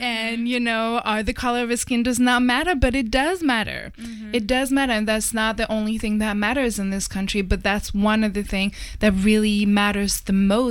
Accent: France

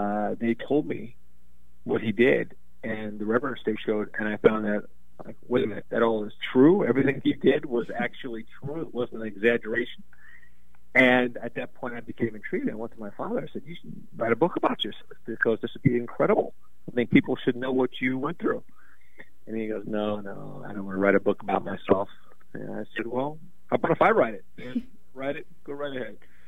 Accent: Palestine; now in St. Louis, United States; I am a Palestinian-American living in St. Louis, Missouri.

